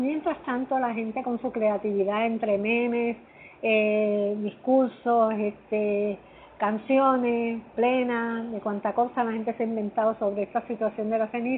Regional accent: Puerto Rico; que habla sobre nuestra identidad como puertorriqueños y mucho más.

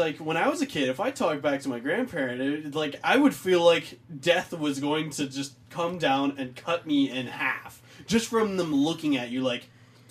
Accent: Canada; Maybe it's just because we're Canadian.

